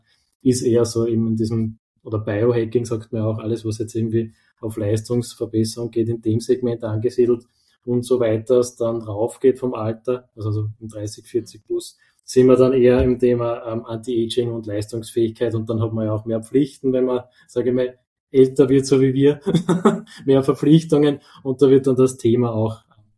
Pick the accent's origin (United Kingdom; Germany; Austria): Austria; Upper Austria; now in Vienna, Austria; ich bin ja auch Oberösterreicher, das gehört ja fast dazu.